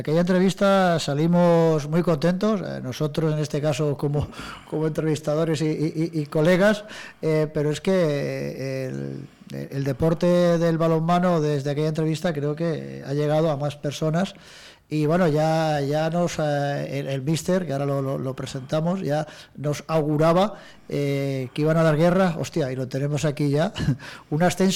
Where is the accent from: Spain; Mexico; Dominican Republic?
Spain; Jaén, Andalusia; yo nací en Jaén, soy de esa tierra.